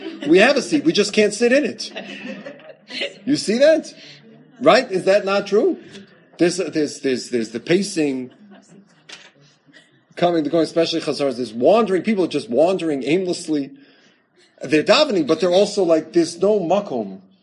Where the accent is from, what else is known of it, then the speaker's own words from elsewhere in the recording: Midwest, United States; Right, when you tell somebody, I'm from the Midwest, which is now what I tell people.